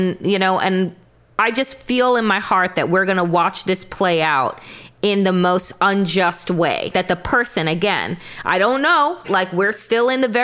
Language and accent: English; Long Island, New York, United States; Right, and I'm royalty from Long Island, so there's that.